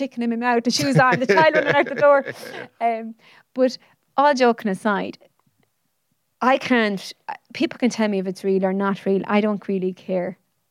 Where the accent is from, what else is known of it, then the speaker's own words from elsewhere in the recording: Ireland; And as we do as Irish people, we don't put things in right.